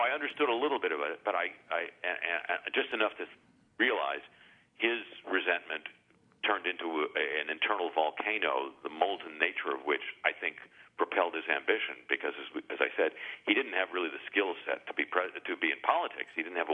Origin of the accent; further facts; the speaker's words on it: California, United States; So I realized, for example, I grew up in Southern California.